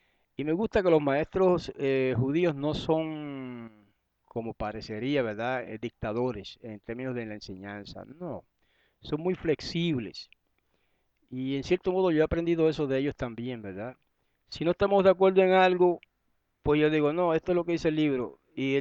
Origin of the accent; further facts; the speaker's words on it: Guayama, Puerto Rico; Yo trabajé en una escuela para impedidos en Guayama, en mi pueblo.